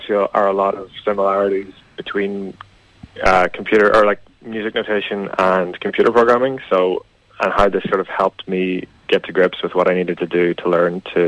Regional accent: Letterkenny, Ulster, Ireland; now in Belfast, United Kingdom; Yeah, I'm from Letterkenny. I'm up in Belfast at the moment doing a PhD in music for a year

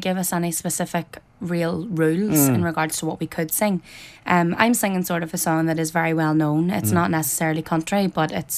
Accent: Galdley, Northern Ireland, United Kingdom; I'm from Tyrone, so okay. I'm from Galdley in County Tyrone, just outside Ballygally.

